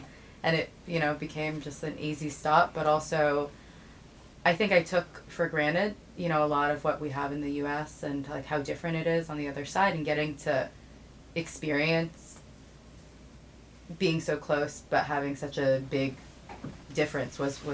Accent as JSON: {"language": "English", "town": "Arlington", "region": "Virginia", "country": "United States", "tie": "born or raised there", "also_born_or_lived": "Washington, D.C.", "lives_now": "Brooklyn, United States", "said": "I live in New York now, so I grew up in Arlington, now live in New York in Brooklyn with my wonderful boyfriend and two dogs."}